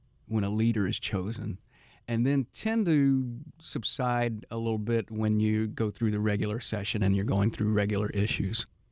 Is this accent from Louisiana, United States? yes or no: yes; Louisiana, United States; I think that's back in my home state in Louisiana and probably other states.